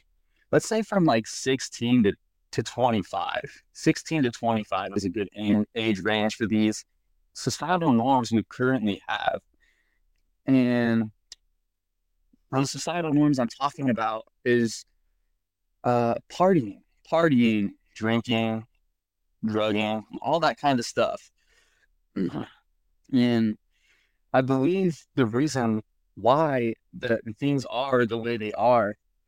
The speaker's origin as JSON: {"language": "English", "region": "Washington", "country": "United States", "said": "I'm from Washington State, the West Side, the North Evergreen State, you know"}